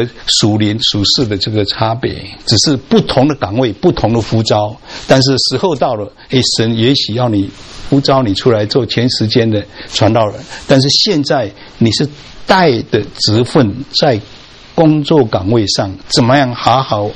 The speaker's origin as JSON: {"language": "Chinese", "country": "Taiwan", "tie": "born or raised there", "moved": "as an adult", "lives_now": "United States", "said": "我那年刚好60岁了，想到第一个30年，我在台湾出生长大，不认识神，从来没有听过完备的福音。也没有去过礼拜堂，但是神让我在我31岁在美国信主，把我带到美国"}